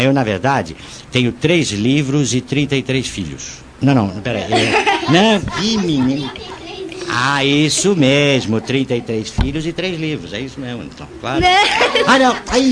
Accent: Santos, São Paulo, Brazil; a minha adolescência foi lá na Praia de Santos, com amigos maravilhosos

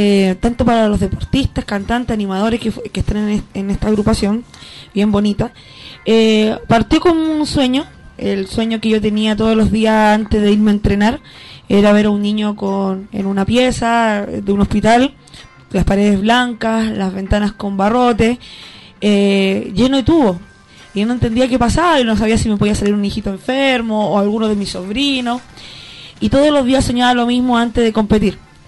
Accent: La Cisterna, Santiago Metropolitan, Chile; born there; llegué a mi comuna donde yo nací, en La Cisterna

